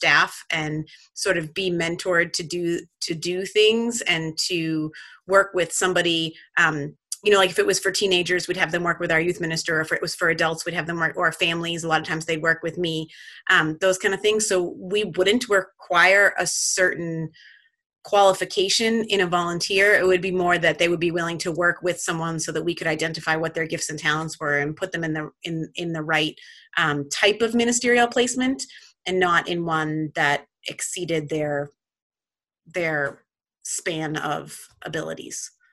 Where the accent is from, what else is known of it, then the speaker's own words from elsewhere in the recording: Quincy, Massachusetts, United States; You know, I grew up in Quincy, just south of the city, and I went to Catholic school and all those kind of things.